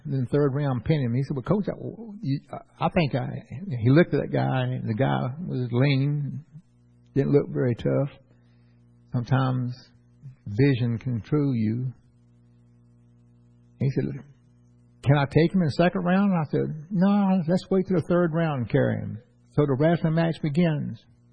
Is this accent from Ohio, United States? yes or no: no; New Orleans, Louisiana, United States; I grew up in New Orleans, and I've seen people are so mean and ugly that people just walk away from them.